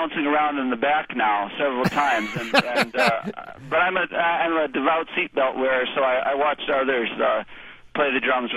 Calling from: McMurdo Station, Antarctica; I'm calling from McMurdo Station, Antarctica.

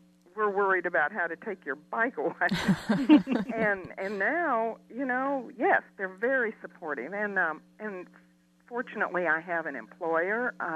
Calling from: Mineral Wells, Texas, United States; I'm calling from Mineral Wells, and my daughter in Fort Worth called

